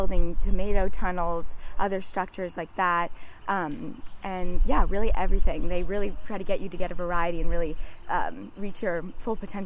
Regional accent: Barrington, Rhode Island, United States; I'm also from Barrington, Rhode Island.

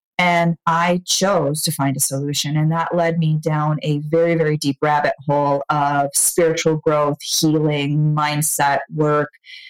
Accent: Wisconsin, United States; moved away as an adult; When I was 21, I moved from Wisconsin out to California, and I'm going to start this e-commerce business.

